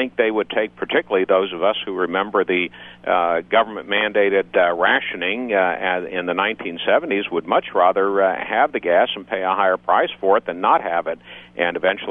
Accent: Iowa, United States; born there; As a native Iowan, I was born in Iowa. I always like hearing from folks in America's heartland.

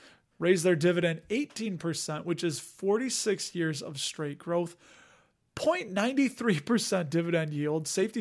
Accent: Chicago, Illinois, United States; accent: Chicago; And I don't know, maybe it's my Chicago accent.

